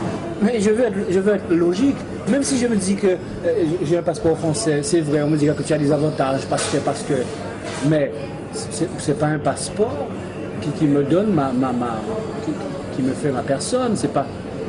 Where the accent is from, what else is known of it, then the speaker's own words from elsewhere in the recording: Guadeloupe; Je suis Guadeloupéen parce que je suis né sur une terre qui a une histoire bien précise.